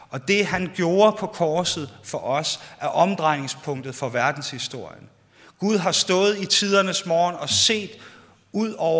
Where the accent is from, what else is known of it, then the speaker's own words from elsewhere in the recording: Capital Region of Denmark, Denmark; Jeg er bedre til svensk, fordi jeg er opvokset på Bornholm, og det vi bliver kaldt for halvsvenske.